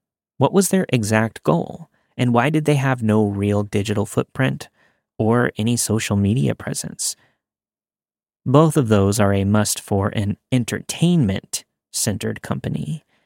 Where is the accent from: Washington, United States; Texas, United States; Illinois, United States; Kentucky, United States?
Texas, United States; I'm from Texas, and I usually end up walking to most places due to being severely visually impaired, which leaves me unable to drive.